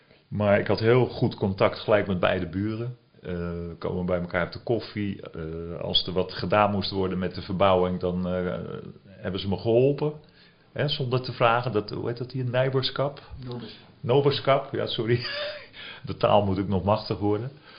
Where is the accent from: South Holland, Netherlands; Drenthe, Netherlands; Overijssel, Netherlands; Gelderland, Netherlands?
South Holland, Netherlands; Rotterdam; accent: Rotterdam; moved away as an adult; Als ik terug verlang, dan denk ik aan mooie ervaringen uit mijn jeugd. Ik heb er maar tot mijn 26e gewoond.